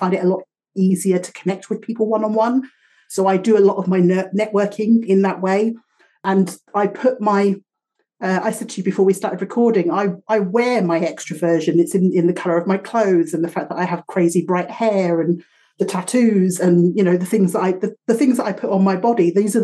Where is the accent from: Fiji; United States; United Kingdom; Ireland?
United Kingdom; now in Canada; I'm based in BC, but I am not from here originally, as you can probably tell by my accent. I've lived in Canada for the last 5 years, but I'm from the UK originally.